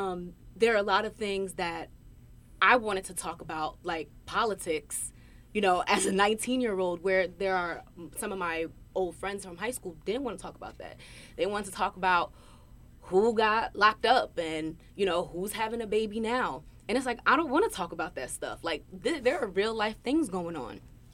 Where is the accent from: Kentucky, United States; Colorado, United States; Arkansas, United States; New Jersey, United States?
New Jersey, United States; New Brunswick; when I would tell people, oh, I'm from New Brunswick, I'll get the, oh, right? And that silence.